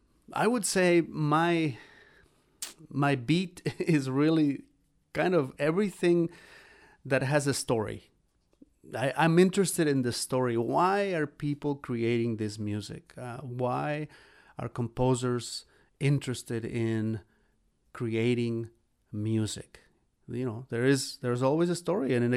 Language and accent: English; Xalapa, Veracruz, Mexico; In my hometown, in Jalapa, Veracruz, Mexico, I was part of a church choir, of a parish run by Jesuits in my barrio in Jalapa.